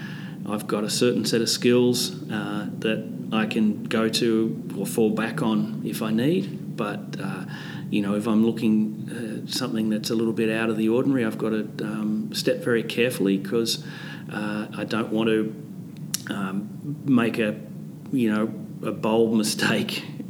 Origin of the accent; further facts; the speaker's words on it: Cooma, New South Wales, Australia; born there; also born or lived in Canberra; Oh, I was born in Cooma, but I spent a fair bit of my life in Canberra.